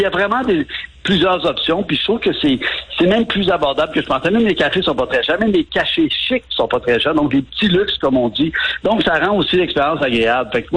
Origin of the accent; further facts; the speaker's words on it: Montreal, Quebec, Canada; dire que j'étais de Montréal et qu'à Montréal, on comprend pas certaines de ses décisions.